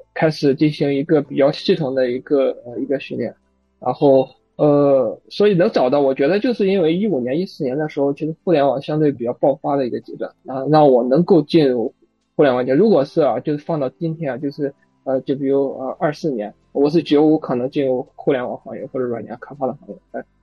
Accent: Henan, China; 因为我本身是河南的

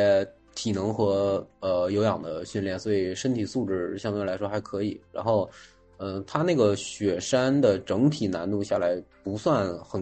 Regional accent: Inner Mongolia, China; 我是从小在内蒙长大的，然后，我只有小学跟我爸爸妈妈在一起生活，然后从初中开始我就到市里面上学了，然后自己住宿

